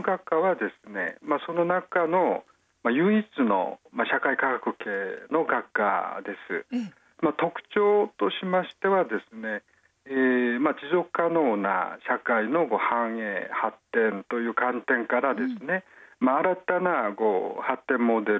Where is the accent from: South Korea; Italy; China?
South Korea; Japanese is a second language; moved away as an adult; now in Japan; 私は、出身は韓国です。